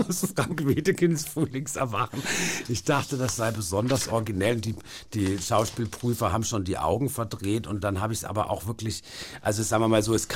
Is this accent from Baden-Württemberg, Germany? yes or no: yes; Baden-Württemberg, Germany; Was mich verwundert, weil ich bin eigentlich immer so ein Sommerkind gewesen und komme ja auch aus Baden-Württemberg, was so ein sonniges Bundesland ist.